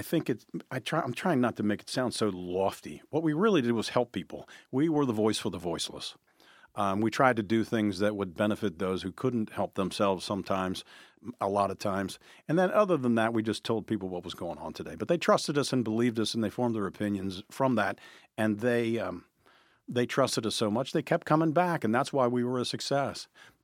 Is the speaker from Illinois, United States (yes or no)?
no; Cincinnati, Ohio, United States; But so I'm from Northside, so it's sled riding, because that's what you do, right?